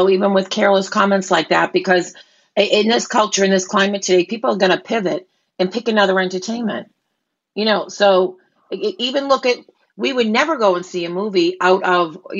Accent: Ireland; I'm Irish.

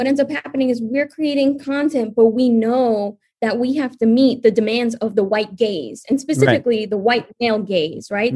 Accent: New York, United States; accent: New York; teachers getting rid of my New York accent

